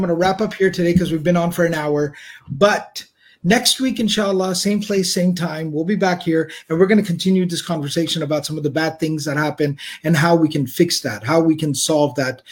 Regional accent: Texas, United States; I would just remind that teacher then that I'm a Texan.

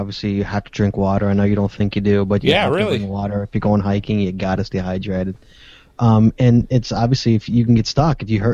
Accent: Chicago, Illinois, United States; from Chicago, and I've never heard of that.

